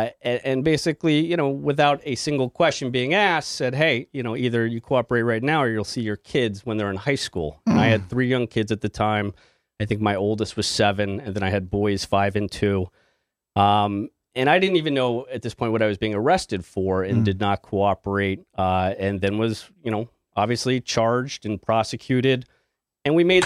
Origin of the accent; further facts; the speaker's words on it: Los Angeles, California, United States; I grew up in Los Angeles. And went to East Coast for college, West Coast for law school